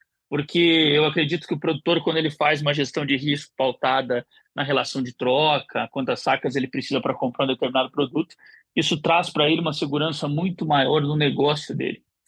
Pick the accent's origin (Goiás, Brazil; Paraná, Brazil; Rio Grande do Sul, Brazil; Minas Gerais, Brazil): Paraná, Brazil; Curitiba; also born or lived in France; Eu estou em Curitiba, como você comentou, né? Sou daqui mesmo, sou natural de Curitiba.